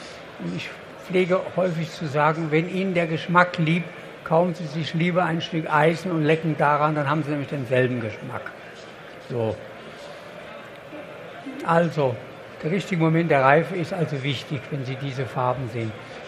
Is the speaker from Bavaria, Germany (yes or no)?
yes; Bavaria, Germany; Ich komme aus Unterfranken, das ist eine Weingegend.